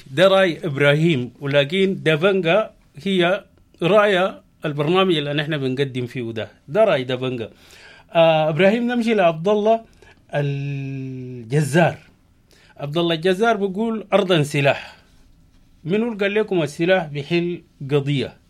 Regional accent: Sudan; ما دام أن احنا كلنا سودانيين وهمنا وطننا

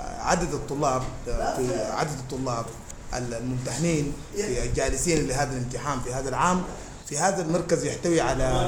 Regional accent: Sudan; اجتمعنا جميعا سودا كسودانيين كلنا في هذه المدرسة

